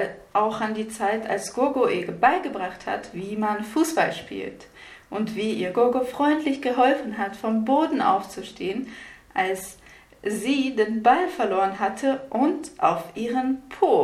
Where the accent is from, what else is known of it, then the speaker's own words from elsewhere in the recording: Russia; und ich komme aus Russland.